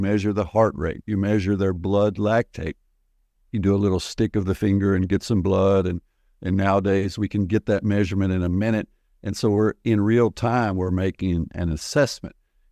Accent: United States; The idea of no pain, no gain, which is what I grew up with in the United States, it's not true in a physical training context.

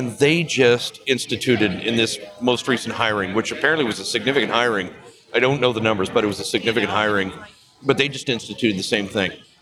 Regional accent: Canada; also born or lived in United States; I come from Canada, and so a lot of my connections right now are from Canada, although I did have my career in the States.

